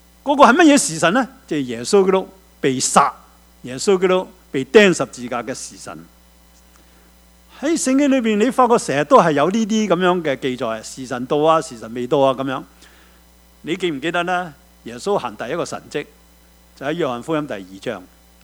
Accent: China; 好像我们中国人呢，即是婚宴

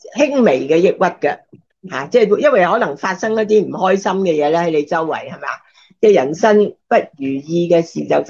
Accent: Hong Kong; 我哋喺香港長大，好考好多啲公開試係嘛？

